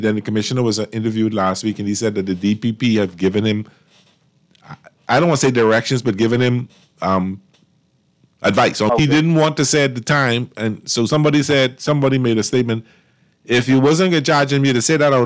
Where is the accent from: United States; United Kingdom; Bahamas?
Bahamas; Chippenham, New Providence; This, I grew up in Chippenham. I always tell people, Fort Charlotte is my backyard.